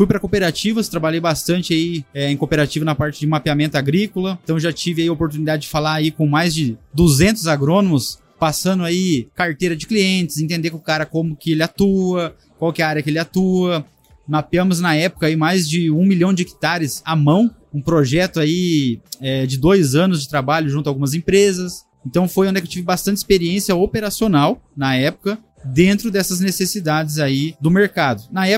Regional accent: Cascavel, Paraná, Brazil; Sou cascavelense, nascido e criado aqui, né, no oeste paranaense.

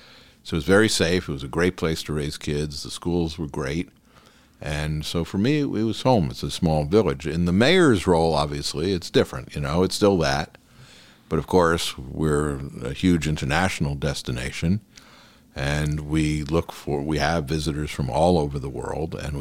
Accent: New York, United States; now in Beverly Hills, United States; I came from New York. I came out here. I came to California in 1982. Beverly Hills in 94.

